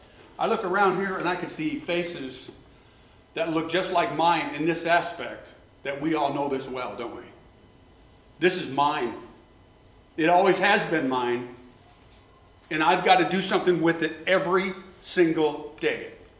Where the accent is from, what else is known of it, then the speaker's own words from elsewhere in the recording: Northwest, United States; I'm a Norwegian from the Northwest